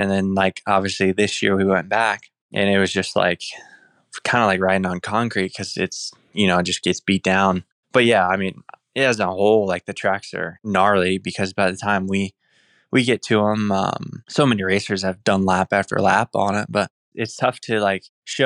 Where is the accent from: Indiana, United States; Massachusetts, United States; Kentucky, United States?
Indiana, United States; moved away as an adult; now in Travelers Rest, United States; Yeah, I'm obviously from Indiana, but I moved down here, I think, in 2019 or 2020.